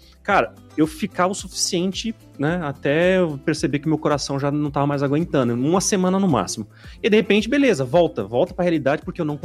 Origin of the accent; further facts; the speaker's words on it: São Paulo, Brazil; Eu sou de São Paulo. São Paulo, capital mesmo, né? Paulistano, meu.